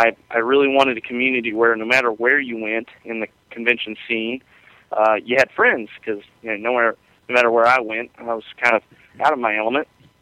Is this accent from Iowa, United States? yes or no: no; Columbia, South Carolina, United States; I'm from Columbia, South Carolina.